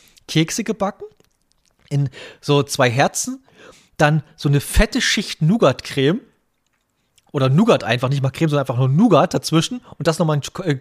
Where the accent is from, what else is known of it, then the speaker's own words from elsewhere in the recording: Saxony, Germany; als Sachse